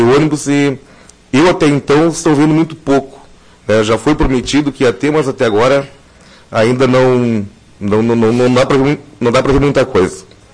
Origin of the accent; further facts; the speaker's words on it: Porto Agudo, Brazil; Eu sou do Porto Agudo, represento aquela comunidade ali